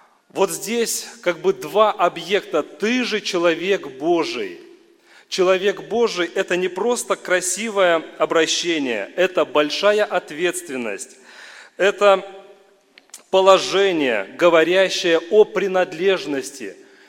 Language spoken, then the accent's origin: Russian; Kursk Oblast, Russia; Мы вместе с друзьями приехали к вам из Курской области. Там есть Пенская церковь.